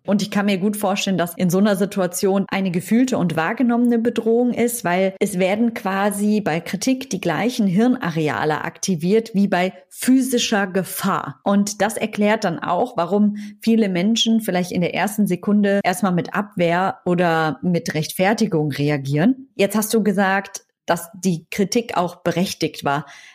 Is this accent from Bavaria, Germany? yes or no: no; North Rhine-Westphalia, Germany; Ja, ich komme hier aus der Region